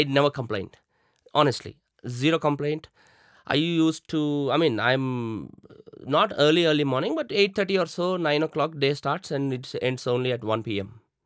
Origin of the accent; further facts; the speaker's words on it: Hyderabad, Telangana, India; now in Bangalore, India; I mean, I'm from Hyderabad. My entire family is from Hyderabad. I don't have any relatives also here in Bangalore.